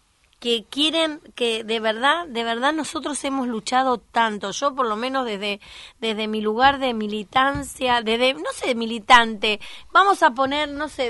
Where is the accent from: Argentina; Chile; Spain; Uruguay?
Argentina; Buenos Aires; born there; yo nací en Buenos Aires